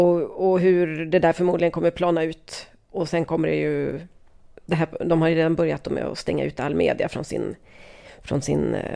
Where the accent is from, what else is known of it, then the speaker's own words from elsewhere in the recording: Sweden; Och det där, som svensk köper man ju det, för så gör ju många.